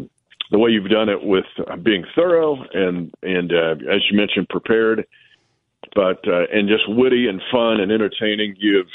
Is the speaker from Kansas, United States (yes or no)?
yes; Kansas, United States; Well, I grew up in Smith County, so I was up in the, where there's no rain or anything else on the Nebraska border.